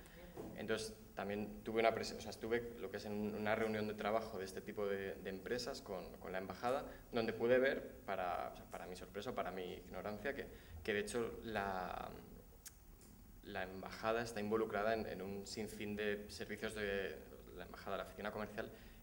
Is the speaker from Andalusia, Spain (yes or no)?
no; Salamanca, Castile and León, Spain; que yo soy de Salamanca, por lo tanto fue un honor conocerle